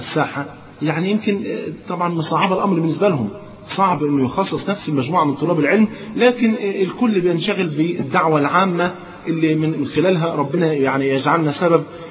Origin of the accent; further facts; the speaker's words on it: Egypt; كان زمان تلاقي عندنا في مصر هنا بالذات